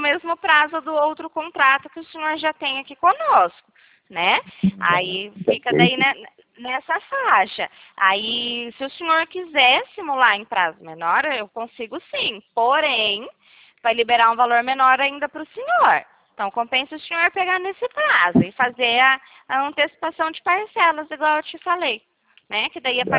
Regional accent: Arapongas, Paraná, Brazil; Eu sou aqui de Arapongas mesmo.

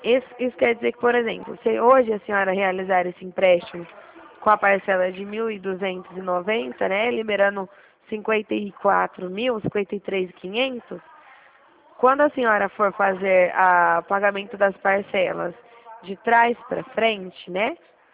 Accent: Dracena, São Paulo, Brazil; Dracena. Pra cá de Prudente.

